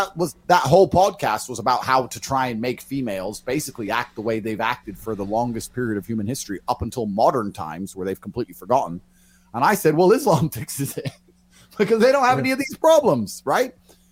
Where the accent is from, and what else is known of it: Luton, East of England, United Kingdom; born or raised there